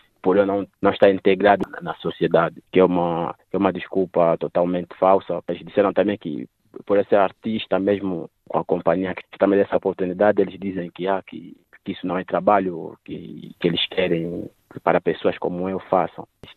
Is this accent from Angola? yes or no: yes; Angola; also born or lived in Democratic Republic of the Congo; nasci no 23 de fevereiro em 2001, na República Democrática do Congo, mas passei toda a minha vida em Angola. Venho de uma família pobre, cresci na casa da minha avó com toda a família